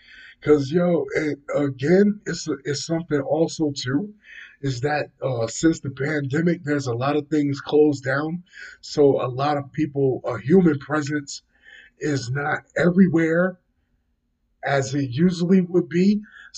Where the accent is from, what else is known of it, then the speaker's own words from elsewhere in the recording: New Brunswick, New Jersey, United States; got a story about my hometown. New Brunswick, New Jersey.